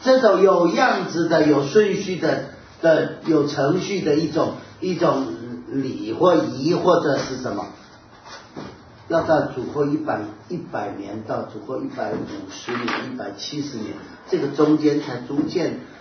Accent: Wenzhou, Zhejiang, China; 我告诉你，我温州人，温州人要 reunion 死掉了。

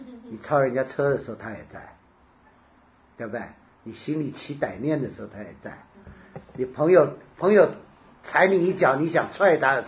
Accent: Taiwan; 我在台湾长大，一到秋冬到冬天春天，哇，不能睡觉的。而且我以前住在北投山上，年轻的时候，那北投山上就是阴雨绵绵

